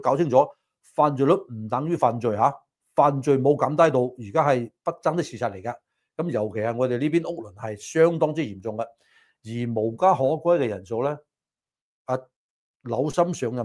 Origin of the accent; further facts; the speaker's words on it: California, United States; 我哋加州人其實就非常之清楚噶啦。